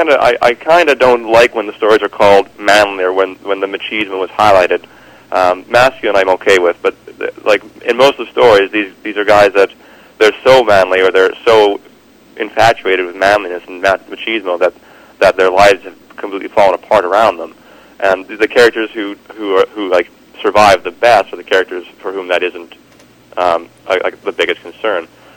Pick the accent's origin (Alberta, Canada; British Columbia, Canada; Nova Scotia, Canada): British Columbia, Canada; Invermere; also born or lived in Cranbrook / Fort Nelson; and then I spent 4 years in Fort Nelson, way in the far north, because my dad got transferred there, and then he got transferred back to Invermere, and that's where I spent the majority of my childhood.